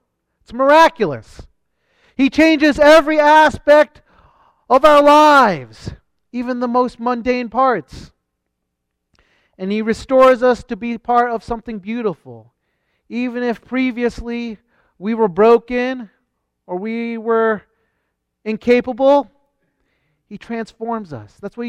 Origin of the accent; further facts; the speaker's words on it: Rocky Point, New York, United States; I grew up in Rocky Point on the North Shore, just like few minutes away from Mount Sinai Harbor.